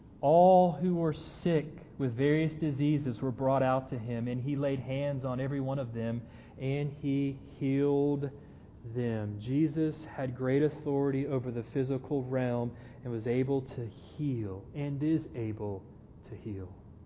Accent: Southern United States, United States; accent: southern; can you hear my southern accent?

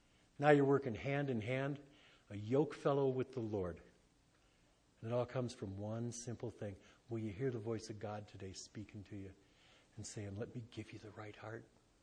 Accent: Midwest, United States; I'm from the Midwest.

